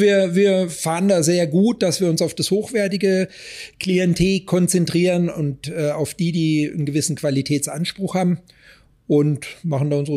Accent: Hesse, Germany; ursprünglich komme ich aus Hessen, habe dort meine Ausbildung gemacht

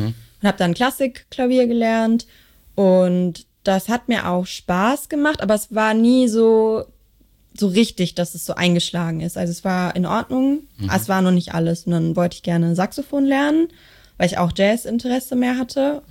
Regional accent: Bochum, North Rhine-Westphalia, Germany; Bochumerin, ja.

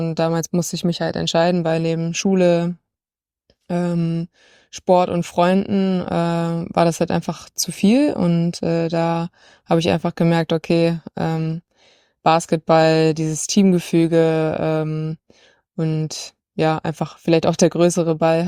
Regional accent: Wolfenbüttel, Lower Saxony, Germany; ich bin 25 Jahre alt und ich bin in Wolfenbüttel geboren, das ist in Niedersachsen, und bin da auch groß geworden und aufgewachsen

